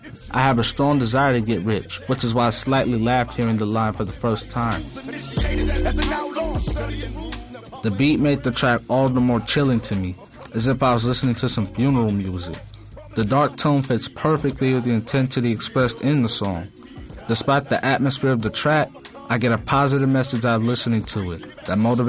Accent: Oakland, California, United States; I am 15 years old and I'm from Oakland, California.

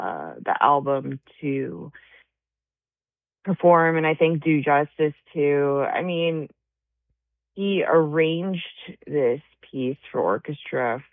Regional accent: New Jersey, United States; born there; also born or lived in New York; I've always lived on the northeast of the United States. I was born in New Jersey and went to school in New York to Juilliard, and went abroad, came back to the northeast for my doctorate.

